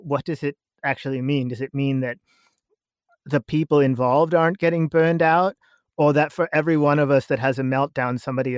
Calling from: San Francisco, California, United States; I am calling you from San Francisco.

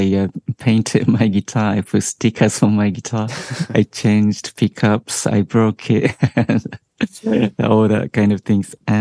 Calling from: London, United Kingdom; It's really cold in London.

